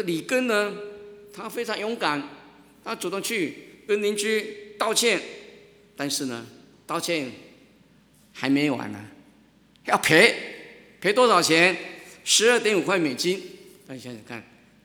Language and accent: Chinese; China; 我们中国人有句话说，一失足成千古恨。